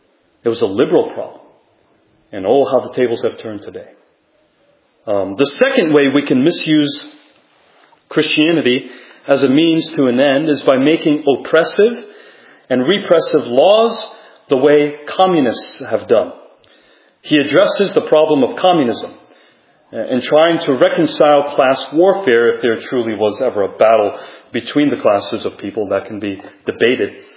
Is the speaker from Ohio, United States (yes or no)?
no; Rhode Island, United States; to Rhode Island, which is my home state, by the way.